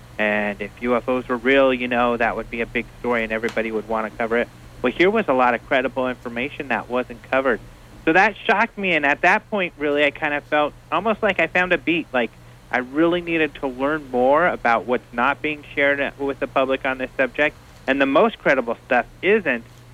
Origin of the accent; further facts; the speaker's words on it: Colorado, United States; my background, I grew up in Colorado with kind of a Native American and Mexican background.